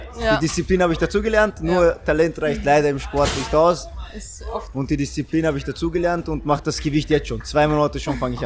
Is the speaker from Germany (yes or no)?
no; Austria; Man kann auch als Österreicher bei einer Weltmeisterschaft eine Medaille holen.